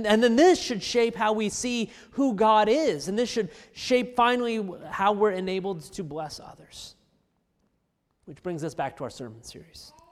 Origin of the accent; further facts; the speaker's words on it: California, United States; When I was growing up in California, my family and I used to go to visit occasionally a lake high up in the mountains.